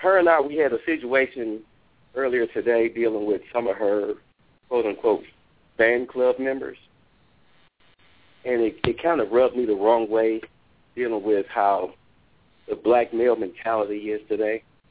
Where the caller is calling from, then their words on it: Plymouth, Ohio, United States; From Plymouth, Ohio.